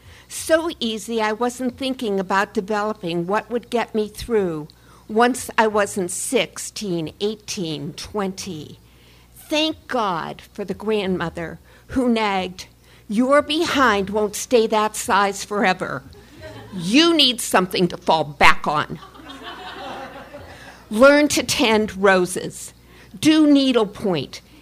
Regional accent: Erie, Pennsylvania, United States; a wedding in my hometown up in Erie

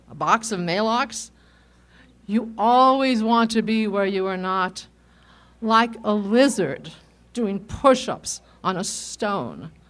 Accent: Los Angeles, California, United States; I grew up in Los Angeles at a time when Los Angeles was very conservative.

